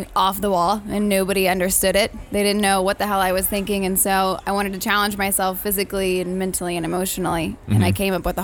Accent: Corpus Christi, Texas, United States; I grew up in Corpus Christi, Texas. So I grew up surfing there. And then I moved to Austin and was on the lake all the time.

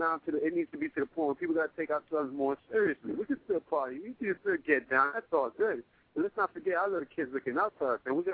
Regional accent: Brooklyn, New York, United States; now in Tampa, United States; Brooklyn. I was born in Brooklyn.

